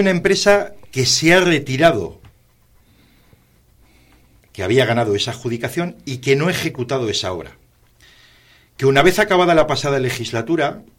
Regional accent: Laredo, Cantabria, Spain; los que somos de Laredo

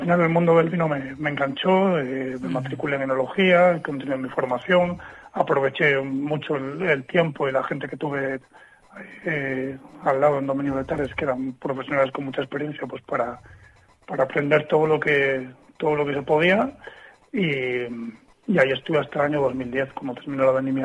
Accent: Asturias, Spain; Yo, como bien sabes, somos de Asturias. Mi padre fue uno de los fundadores de Dominio de Tares en el año 2000. Y bueno, yo había estudiado en Asturias, mi formación en ingeniería química.

